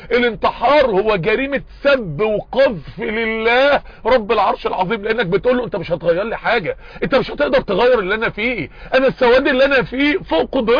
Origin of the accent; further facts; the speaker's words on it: Mansoura, Dakahlia, Egypt; عندنا في المنصورة